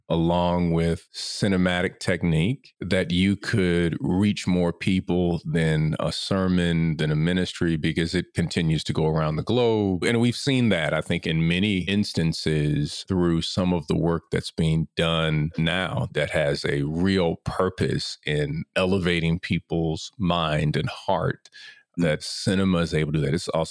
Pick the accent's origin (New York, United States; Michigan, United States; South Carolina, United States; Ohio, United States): Ohio, United States; Cleveland; And I found that with the friends that I grew up in Cleveland.